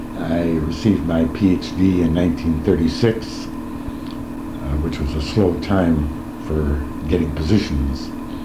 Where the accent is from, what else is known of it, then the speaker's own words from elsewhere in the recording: Milwaukee, Wisconsin, United States; also born or lived in Chicago; I was born in Chicago in 1909, the youngest of three children. In 1915, we moved to Milwaukee, where my father managed a men's department and a department store.